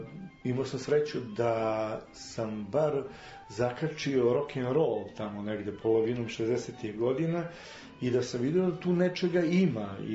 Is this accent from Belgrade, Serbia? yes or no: yes; Dobanovci, Belgrade, Serbia; Odrastao sam u Dobanovcima i na 50 metara od moje kuće se nalazi plesna sala.